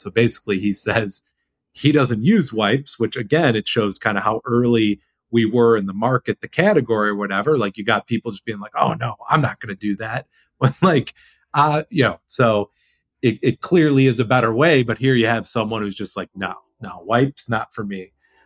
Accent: Chicago, Illinois, United States; You guys are cool. I'm from Chicago.

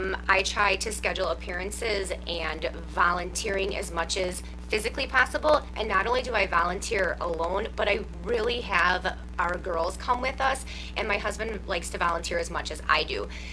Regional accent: Waterford, Wisconsin, United States; My husband and I were asked to do a special needs prom in my hometown of Waterford, Wisconsin.

